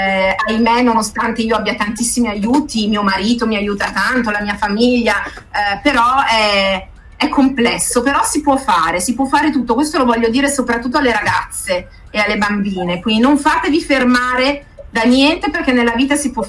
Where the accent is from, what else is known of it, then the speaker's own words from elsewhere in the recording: Milan, Lombardy, Italy; Vengo da Milano, abito a Milano.